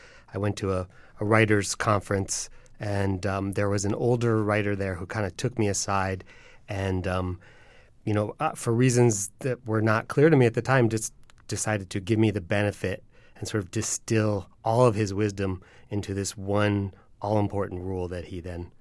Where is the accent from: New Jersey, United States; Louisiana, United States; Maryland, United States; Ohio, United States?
Maryland, United States; Columbia; when I grew up in Columbia, Maryland, there was this family.